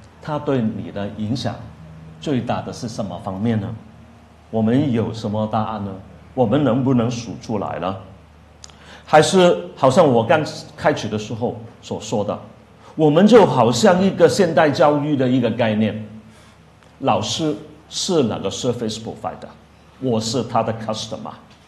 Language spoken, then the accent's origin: Chinese; Hong Kong; Chinese is a second language; 我今天的讲道虽然是用普通话，但是大家知道我就是从香港来的